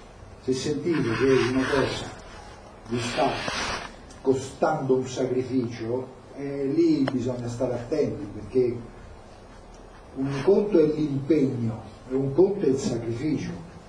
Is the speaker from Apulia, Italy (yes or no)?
no; Rome, Lazio, Italy; Sono romano. Penso che non si fosse capito, sono romano.